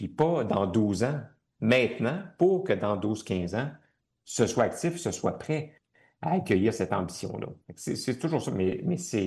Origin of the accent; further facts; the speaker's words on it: Lévis, Quebec, Canada; Je vous rappelle que je viens de Lévis, alors je me rappelle de cette saga-là.